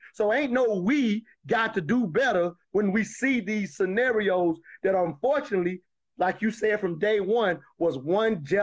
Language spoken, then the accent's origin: English; South Carolina, United States; I'm from South Carolina, the South.